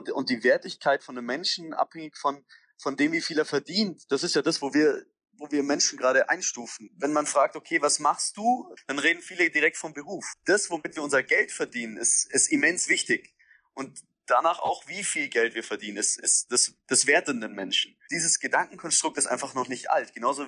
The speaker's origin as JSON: {"language": "German", "region": "Bavaria", "country": "Germany", "said": "weil dessen Sprache verstehe ich als Bayer manchmal auch nicht"}